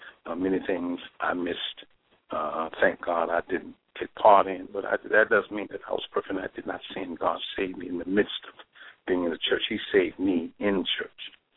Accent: Chicago, Illinois, United States; Well, I'm originally from, I was born and raised in Chicago. I spent 40 years in Chicago, raised there

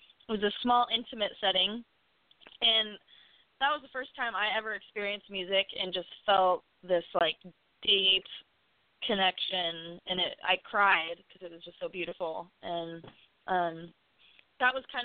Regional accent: Portland, Oregon, United States; also born or lived in Seattle; now in Nashville, United States; I was born in Seattle and was grown and raised in Portland, Oregon, and then lived in Seattle this last year before moving to Nashville.

